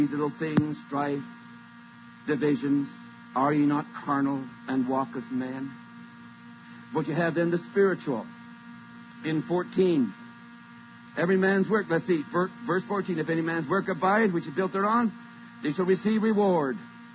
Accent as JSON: {"language": "English", "country": "Canada", "moved": "yes", "lives_now": "United States", "said": "I come from Canada. Originally, I went to Prairie Bible Institute. My parents were on the staff there at the school. So I'm a Canadian, but I'm down here as a missionary to the Americans."}